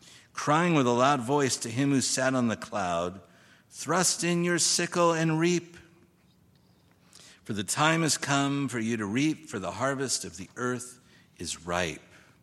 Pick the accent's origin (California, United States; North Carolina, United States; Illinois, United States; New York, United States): New York, United States; New York City; a lot of farming I did growing up in New York City, I tell you.